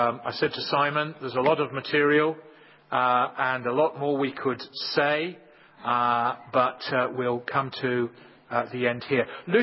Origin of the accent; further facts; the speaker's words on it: Leicester, East Midlands, United Kingdom; I was born and bred in Leicester.